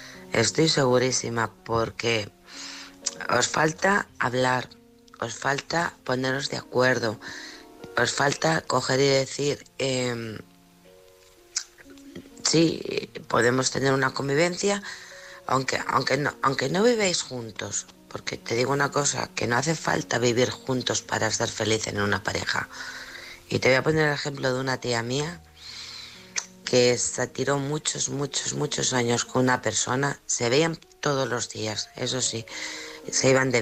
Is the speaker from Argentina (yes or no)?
no; Alcorcón, Community of Madrid, Spain; de Alcorcón.